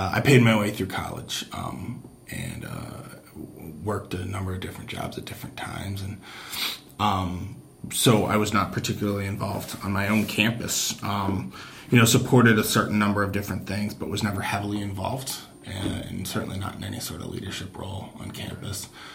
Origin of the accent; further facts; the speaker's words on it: Neenah, Wisconsin, United States; So I grew up in Wisconsin, in northeast Wisconsin, in the city of Neenah.